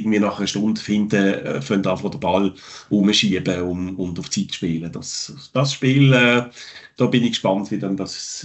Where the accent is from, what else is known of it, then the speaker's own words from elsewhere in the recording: Switzerland; eine unglaubliche Fußballbegeisterung in diesem Land, wo man bei uns in der Schweiz überhaupt nicht so mitbekommt.